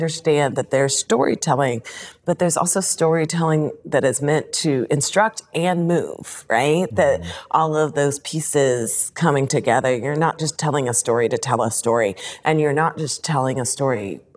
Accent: California, United States; also born or lived in Denver, Colorado / Iowa City, Iowa; so I was born in Denver. But we moved to Southern California when I was a toddler. So I am a Californian by upbringing. Though then in high school, he got a new position at the University of Iowa. And so I finished high school in Iowa City, Iowa

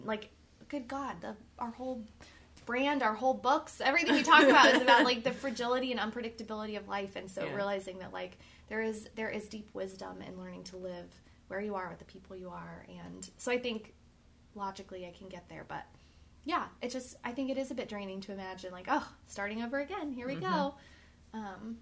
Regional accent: Denver, Colorado, United States; also born or lived in North Carolina; now in Delaware, United States; I'm from Denver, Colorado originally, and our spring is quick and sometimes still a little snowy

